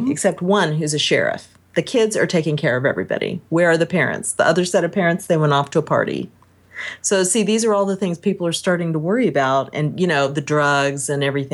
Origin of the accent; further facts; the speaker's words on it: Kansas, United States; And it was so Midwestern. I grew up in Kansas